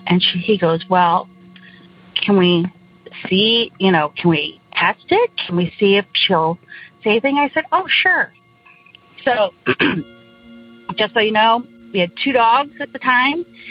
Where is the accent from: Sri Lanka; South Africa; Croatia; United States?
United States; Indiana; I'm from Northern Indiana.